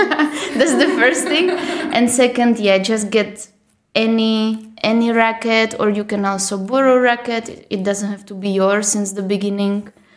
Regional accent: Czechia; English is a second language; now in United States; So yes, I come from the Czech Republic. I've been playing tennis now for almost 20 years.

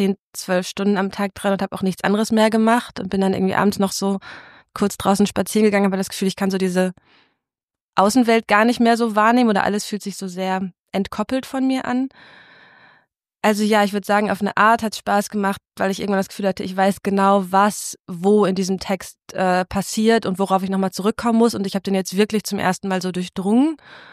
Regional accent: North Rhine-Westphalia, Germany; Also ich bin da aufgewachsen im Ruhrgebiet

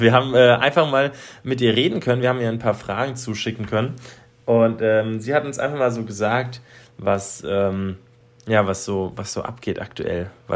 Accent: Mainz, Rhineland-Palatinate, Germany; das freut uns als Mainzer Bube natürlich enorm.

